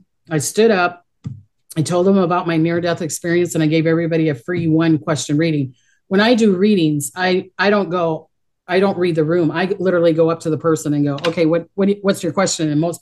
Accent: New Zealand; born there; I can't speak English that well, the way it is, even though I was born in New Zealand, my parents were from Holland. So they spoke Dutch all the time

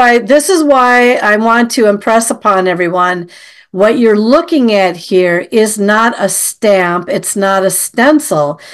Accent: Minnesota, United States; I mean, I'm from Minnesota, And up we call it the North Shore, up to where I live.

